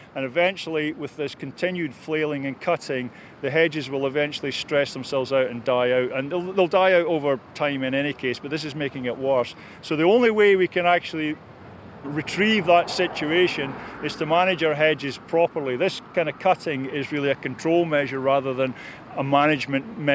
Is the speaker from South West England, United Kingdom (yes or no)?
no; Kelso, Scotland, United Kingdom; from Kelso in Roxburghshire, and I'm one of the few professional hedge layers that we have in Scotland currently working.